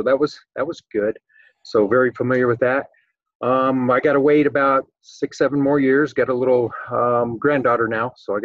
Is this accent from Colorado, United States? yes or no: yes; Longmont, Colorado, United States; I grew up in Southeast Longmont, native of the Longmont area, grew up on a farm, so got some agriculture experience.